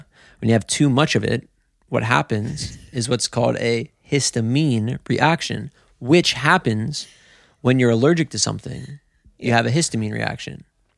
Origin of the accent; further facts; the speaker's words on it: Cincinnati, Ohio, United States; See, I'm from Cincinnati, so where I go is called Perfect North Slopes